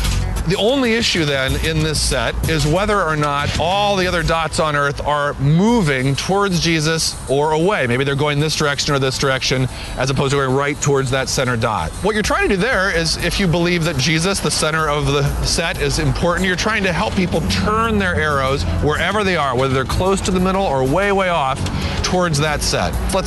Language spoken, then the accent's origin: English; Boston, Massachusetts, United States; I'm a Bostonian.